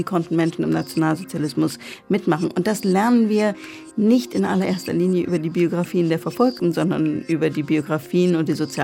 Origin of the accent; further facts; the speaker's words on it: Berlin, Germany; Ich bin in West-Berlin groß geworden